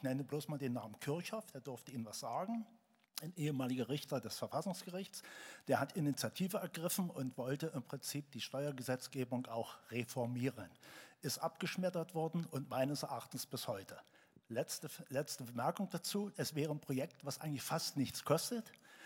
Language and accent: German; Dresden, Saxony, Germany; ich komme aus Dresden.